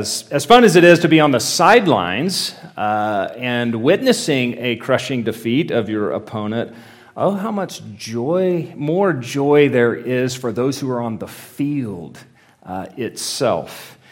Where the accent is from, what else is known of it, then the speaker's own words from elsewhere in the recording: Texas, United States; now in Oklahoma, United States; I'm very aware, even though I'm a Texan, that Bedlam is this week. I've been in Oklahoma long enough.